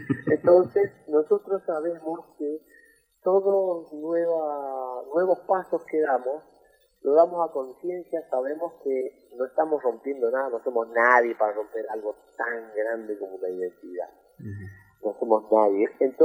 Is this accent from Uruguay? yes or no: no; Curuzú Cuatiá, Corrientes, Argentina; De Curuzú.